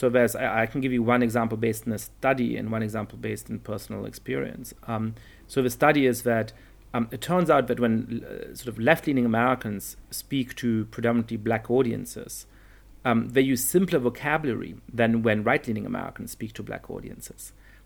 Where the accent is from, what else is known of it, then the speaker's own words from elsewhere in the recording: Germany; I grew up in Germany being Jewish. I'm not religious. My parents and grandparents weren't religious.